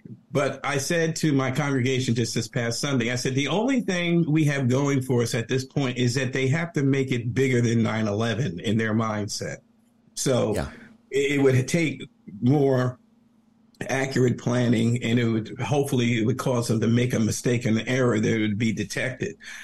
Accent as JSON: {"language": "English", "town": "Montclair", "region": "New Jersey", "country": "United States", "tie": "born or raised there", "lives_now": "East Orange, United States", "said": "I grew up in Montclair. I'm in East Orange, and my district remains the 34th district."}